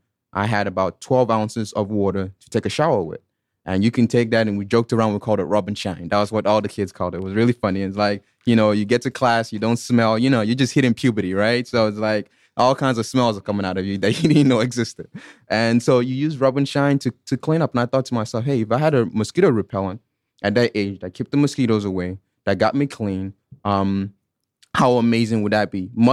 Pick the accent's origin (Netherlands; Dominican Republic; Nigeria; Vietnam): Nigeria; accent: Southern Alabama accent by way of Africa; also born or lived in Anniston, Alabama, United States; now in Georgia, United States; This is the great Southern Alabama accent by way of Africa. So I was born in Anniston, Alabama, and grew up in Nigeria. From there, I've been back here in Georgia, graduated from the University of Georgia, etc.